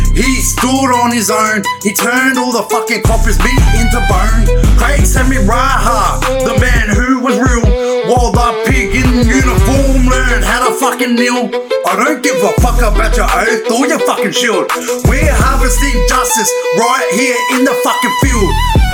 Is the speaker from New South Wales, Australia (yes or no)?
no; Woodridge, Queensland, Australia; Tell you what, I'm from Woodridge.